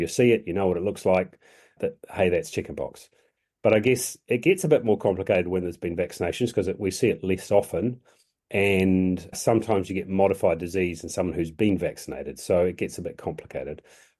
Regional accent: Otago, New Zealand; also born or lived in Darfield; now in Lincoln, New Zealand; I do consider myself not a townie. I went to school in South Otago and then at Darfield High School

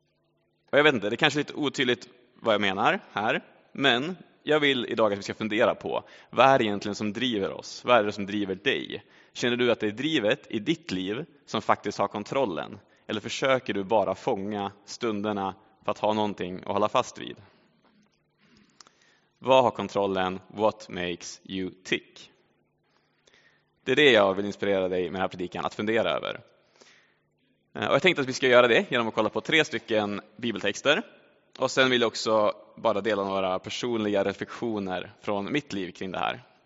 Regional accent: Norrland, Sweden; Och jag kommer från Norrland från början, så om ni inte förstår vad jag säger så kan det vara därför.

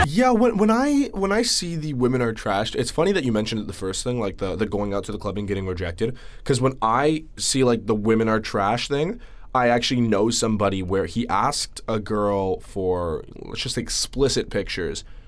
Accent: Canada; We're Canadian.

